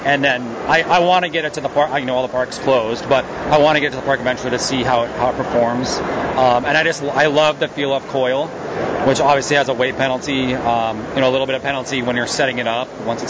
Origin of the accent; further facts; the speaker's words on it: Colorado, United States; Right, so I grew up in Colorado pretty much my whole life.